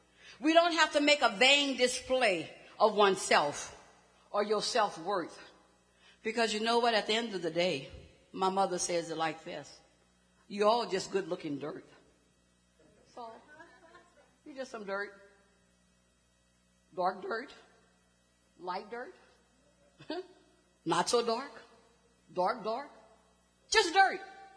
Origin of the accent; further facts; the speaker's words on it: New Orleans, Louisiana, United States; Born and raised in New Orleans all my life, after Hurricane Katrina